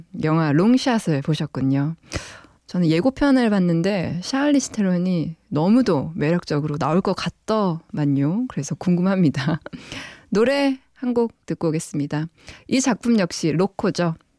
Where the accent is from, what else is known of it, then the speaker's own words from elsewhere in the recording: Busan, South Korea; now in Seoul, South Korea; 저의 고향으로 다녀오셨군요.